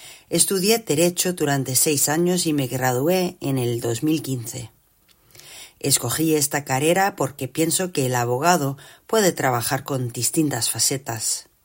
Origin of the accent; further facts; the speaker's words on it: Lima, Peru; tengo 32 años. Soy de Lima y soy abogada.